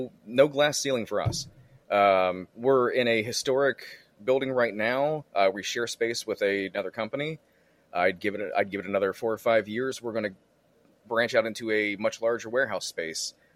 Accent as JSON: {"language": "English", "town": "St. Petersburg", "region": "Florida", "country": "United States", "tie": "born or raised there", "said": "I am. Born and raised right here. I was born in St. Anthony's downtown."}